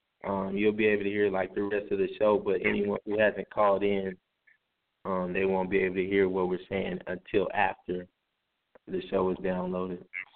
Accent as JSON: {"language": "English", "town": "Fort Hood", "region": "Texas", "country": "United States", "tie": "born there", "said": "I was born in Fort Hood, Texas, but you know most of my family is from Tallahassee, Florida"}